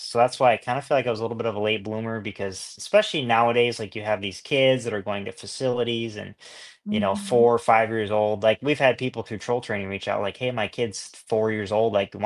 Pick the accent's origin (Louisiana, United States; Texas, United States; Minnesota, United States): Minnesota, United States; Millville; My parents own Millville, so I was born in 89 in Minnesota and basically grew up with like yeah, Spring Creek Motocross Park, Millville in my backyard.